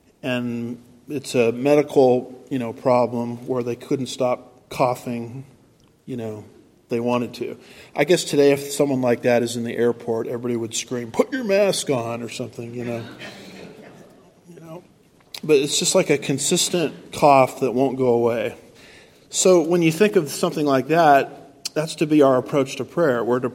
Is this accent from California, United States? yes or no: yes; California, United States; now in Houston, United States; And the only reason I can handle Houston traffic is I came from California, Southern California, where it's actually worse, if you can believe that.